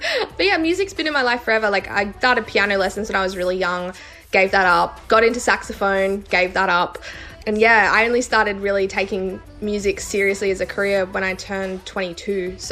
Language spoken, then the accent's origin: English; Adelaide, South Australia, Australia; I grew up in Northern Adelaide.